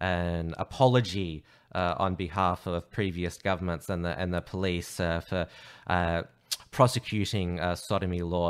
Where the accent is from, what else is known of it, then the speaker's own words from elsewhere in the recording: Victoria, Australia; 47 people in intensive care units nationwide because of the coronavirus in my home state of Victoria.